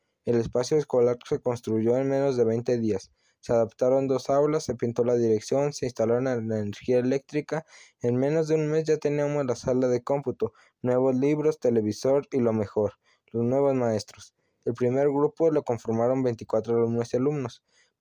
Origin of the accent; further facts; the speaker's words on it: Oaxaca, Mexico; No es como la Sierra del Sur, de donde soy yo